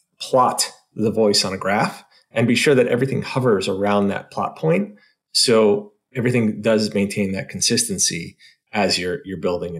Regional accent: New Jersey, United States; But I'm also from New Jersey, so sometimes I say ollies.

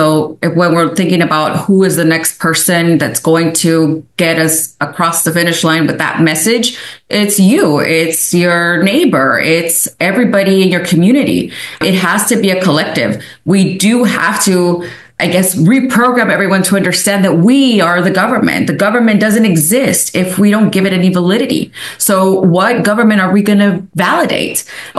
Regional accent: United States; As an American, it felt so backwards that we have inspired so many movements

